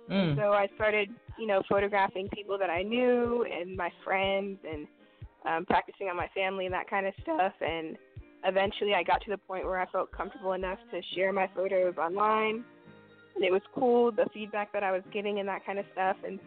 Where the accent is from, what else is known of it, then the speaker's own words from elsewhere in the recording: Tacoma, Washington, United States; I am born and raised in Tacoma, Washington, and I'm a Tacoma-based photographer.